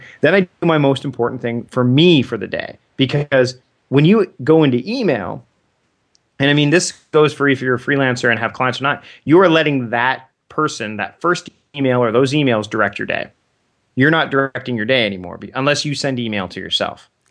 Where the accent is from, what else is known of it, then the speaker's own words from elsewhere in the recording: Canada; the hockey strike as a Canadian, I was deeply affected by this hockey strike